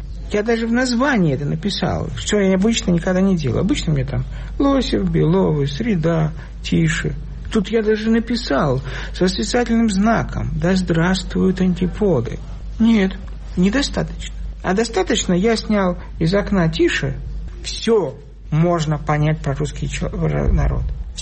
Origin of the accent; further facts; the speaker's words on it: Russia; Теперь неловко даже сказать, я из России.